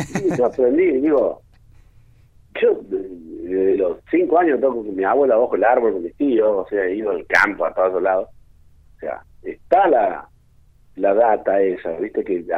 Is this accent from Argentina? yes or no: yes; Argentina; pero sos argentino y el folclore lo vas a tener siempre.